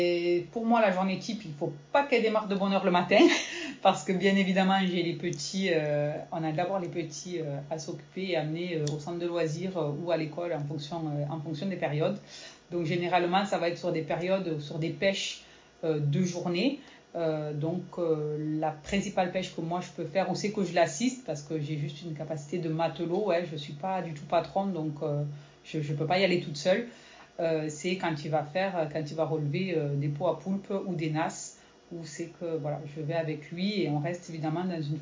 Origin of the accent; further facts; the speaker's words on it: Toulouse, Occitanie, France; je viens de la ville. Je viens de Toulouse, donc rien ne me prédestinait à arriver là.